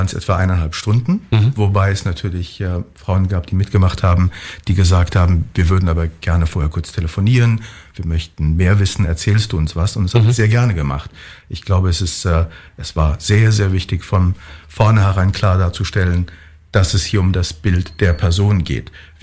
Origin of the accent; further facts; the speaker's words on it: New York, United States; moved away; London 60er, 70er und in meiner Heimatstadt New York bis in die 90er.